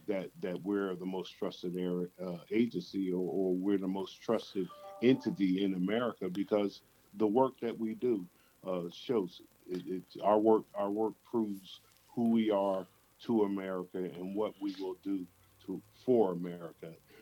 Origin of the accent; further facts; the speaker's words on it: Pennsylvania, United States; my home state of Pennsylvania is one of those.